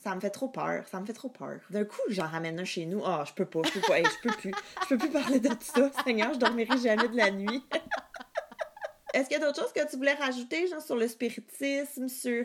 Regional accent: Italy; born there; J'attends qu'on puisse voyager à nouveau pour aller découvrir ma ville natale italienne

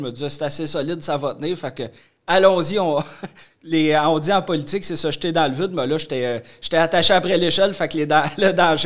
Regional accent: Saint-Jean-de-Matha, Quebec, Canada; Moi, je viens de Saint-Jean-de-Mata, c'est dans Matawini.

